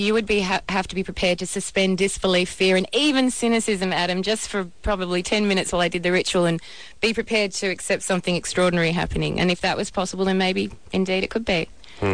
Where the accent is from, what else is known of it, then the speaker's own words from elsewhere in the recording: Australia; And actually, growing up in Australia, I had the privilege of spending some time